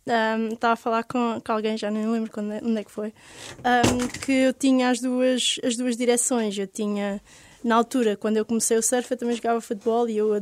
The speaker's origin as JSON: {"language": "Portuguese", "town": "Corteira", "region": "Algarve", "country": "Portugal", "tie": "born or raised there", "lives_now": "Sines, Portugal", "said": "Eu cresci no Algarve, cresci em Corteira e surfava lá, mas a consistência de ondas é muito pouca durante o ano todo. Então eu acabei por me mudar para Sines. Neste momento eu vivo em Sines"}